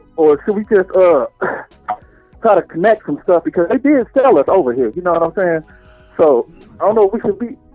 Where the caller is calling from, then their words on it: Detroit, Michigan, United States; I'm calling from Detroit.